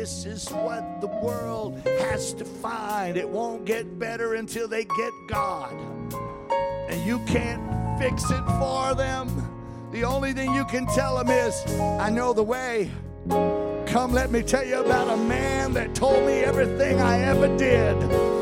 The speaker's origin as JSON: {"language": "English", "region": "Louisiana", "country": "United States", "said": "I'm from South Louisiana, and it's full of heavy industrial work. And the unions are really big."}